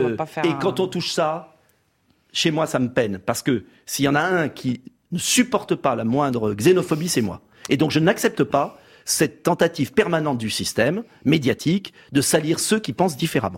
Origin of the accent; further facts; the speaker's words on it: France; je suis français.